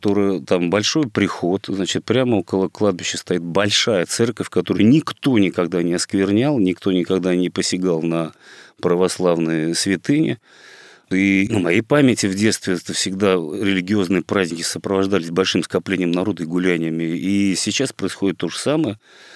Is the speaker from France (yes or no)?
no; Dushanbe, Tajikistan; у меня вся родня по маминой линии москвичи, тем не менее, я родился и вырос в Душанбе.